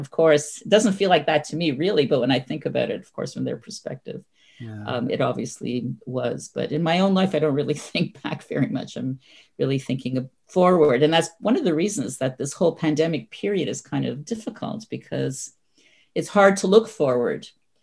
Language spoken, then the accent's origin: English; Toronto, Ontario, Canada; born or raised there